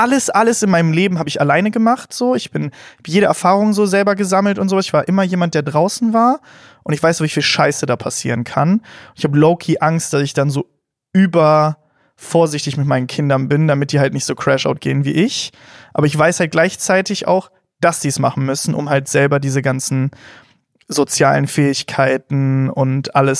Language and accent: German; North Rhine-Westphalia, Germany; Ich komme aus NRW.